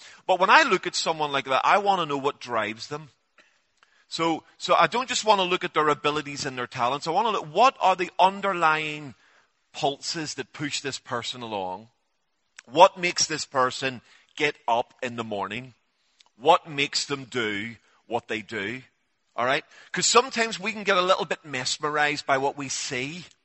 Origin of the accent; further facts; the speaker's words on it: Belfast, Northern Ireland, United Kingdom; So actually I'm from Belfast and he was from Belfast.